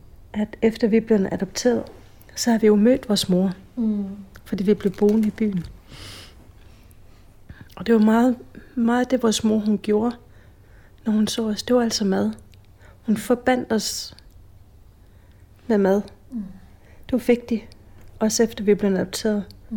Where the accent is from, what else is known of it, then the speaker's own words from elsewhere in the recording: Greenland; En del af mig er også at være grønlænder. En del af mig er også det at komme fra Grønland af. Det gør, at jeg har undertrykket så meget af mig selv, fordi jeg er grønlænder. Og ja, jeg er adopteret